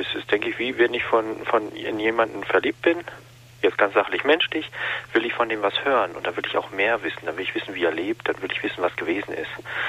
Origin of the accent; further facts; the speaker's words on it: Northern Germany, Germany; ich bin in Norddeutschland groß geworden, überwiegend Lutheraner